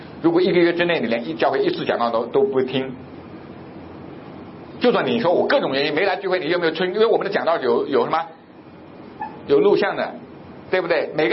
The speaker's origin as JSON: {"language": "Chinese", "country": "China", "said": "我认为我是一个中国人"}